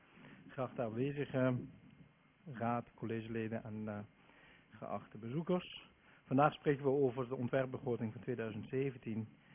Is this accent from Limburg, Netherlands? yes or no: yes; Heerlen, Limburg, Netherlands; now in Germany; als hij mij vraagt waar kom je vandaan en ik zeg Heerlen